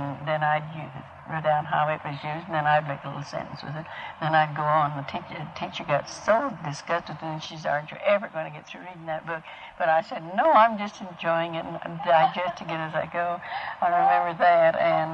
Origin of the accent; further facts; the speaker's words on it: Kansas, United States; And I grew up in Kansas, in Norton County, Kansas. Uh-huh. And I went to school there.